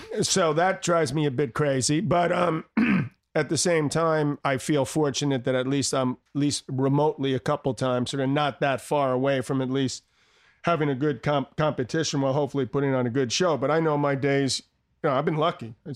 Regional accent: Queens, New York, United States; I grew up in Douglas and Queens.

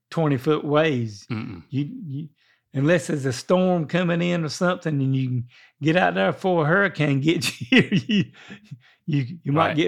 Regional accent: Hawaii, United States; For years, I've been telling myself I've been ready to leave my home in Hawaii to start my life and bigger purpose with my wife and our boys in North Carolina.

